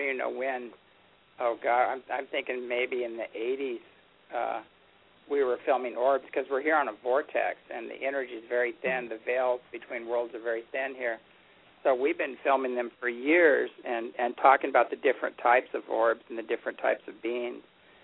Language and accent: English; Apple Valley, California, United States; when I was a kid, I was raised in Apple Valley, California, up in the high desert